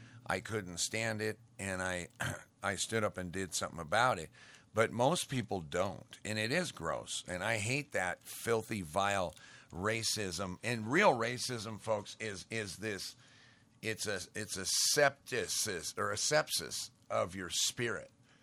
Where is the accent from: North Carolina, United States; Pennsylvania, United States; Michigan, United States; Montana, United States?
Montana, United States; Great Falls; But I grew up in Great Falls, Montana, where we had just a minute fraction of the population was black.